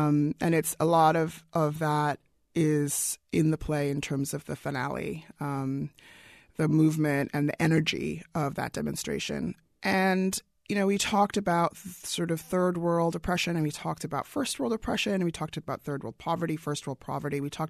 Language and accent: English; South Africa; I come from South Africa originally. I grew up during the apartheid era.